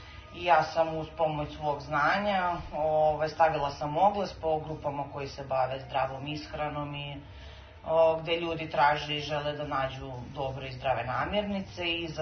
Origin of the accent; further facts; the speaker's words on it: Lika-Senj County, Croatia; ja sam rodom inače Ličanka